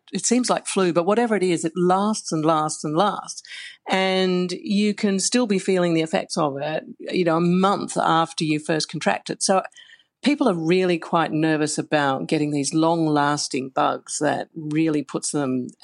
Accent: Australia; even though I grew up in Australia and like to think that I'm fairly forthright about these things

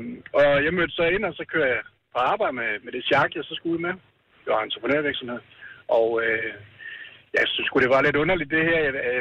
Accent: Nyborg, Region of Southern Denmark, Denmark; Jeg kommer fra Nyborg, jeg bor i Nyborg.

